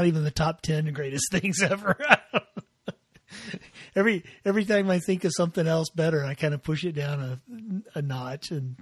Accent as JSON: {"language": "English", "region": "the South", "country": "United States", "tie": "born or raised there", "said": "I grew up in the South, and you know, you don't see a whole lot of Catholics in the South."}